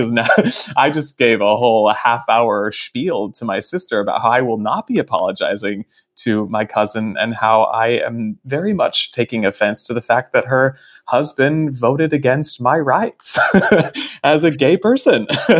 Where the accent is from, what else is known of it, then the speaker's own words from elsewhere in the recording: Fort Worth, Texas, United States; my hometown of Fort Worth actually turned blue in this election